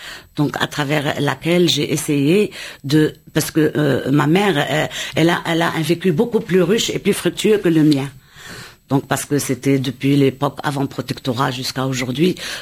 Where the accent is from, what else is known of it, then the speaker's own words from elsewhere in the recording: Fez, Fès-Meknès, Morocco; Je suis natif de Fès, donc ma ville natale, donc millénaire, la ville millénaire, la ville impériale, et aussi la capitale spirituelle du Maroc